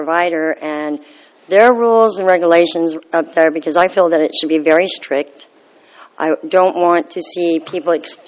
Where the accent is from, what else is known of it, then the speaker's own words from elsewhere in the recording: Atascadero, California, United States; from Atascadero, and this is my son